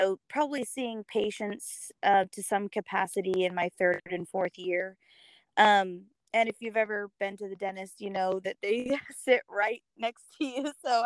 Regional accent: Alaska, United States; We like I said, I grew up in Alaska. So, I pretty much grew up outside. I was very much a tomboy.

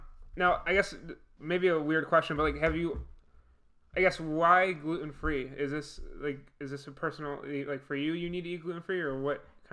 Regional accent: Buffalo, New York, United States; We always joke around because I'm from Buffalo and I'm a Bills fan

